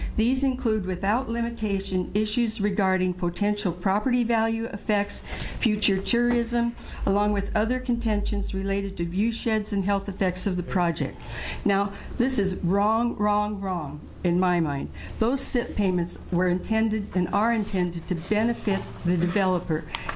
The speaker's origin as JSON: {"language": "English", "town": "LeGrand", "country": "United States"}